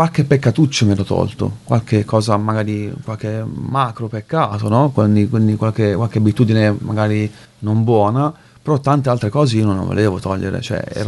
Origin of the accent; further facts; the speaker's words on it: Foggia, Apulia, Italy; quelli che erano, sono di Foggia come me